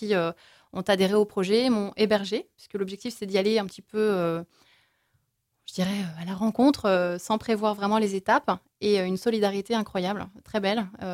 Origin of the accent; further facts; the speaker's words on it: Île d'Yeu, Pays de la Loire, France; ce qui n'est pas énorme, surtout quand on vient de l'Île-Dieu, je pense qu'on est plutôt habitué.